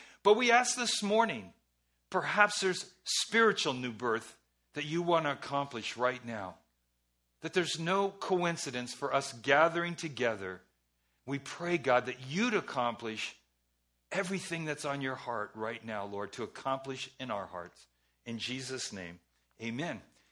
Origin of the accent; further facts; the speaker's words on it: Los Angeles, California, United States; born there; So for example, I was born in Los Angeles at the Queen of Angels Hospital.